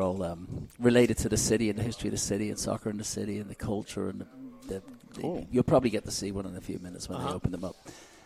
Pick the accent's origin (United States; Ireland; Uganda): Ireland; also born or lived in England; I was growing up in Ireland. And England. Ireland and England.